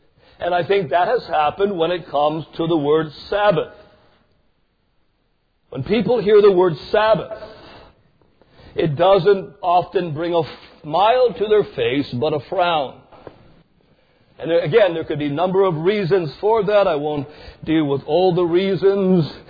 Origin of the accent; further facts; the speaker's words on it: British Columbia, Canada; Growing up in Canada, we were sometimes snowed in. You could get 8 feet of snow very easily.